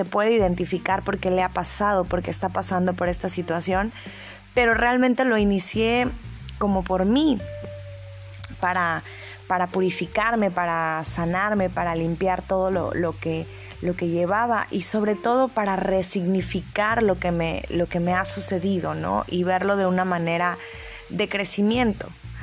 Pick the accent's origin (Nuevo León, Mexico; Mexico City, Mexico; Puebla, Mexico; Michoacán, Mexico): Puebla, Mexico; born there; nací en Puebla, en un lugar mágico, lleno de diversidad culinaria y colorido.